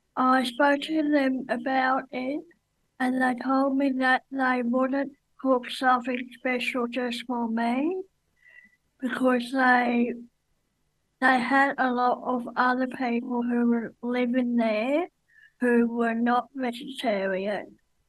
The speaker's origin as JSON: {"language": "English", "country": "South Africa", "lives_now": "Australia", "said": "and I am a South African"}